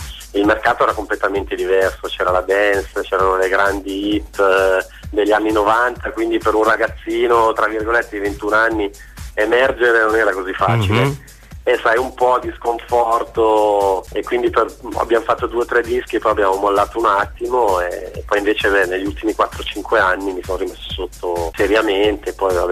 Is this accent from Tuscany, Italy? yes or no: no; Como, Lombardy, Italy; Allora, io sono di Como, sono nato, cresciuto e vivo tuttora a Como.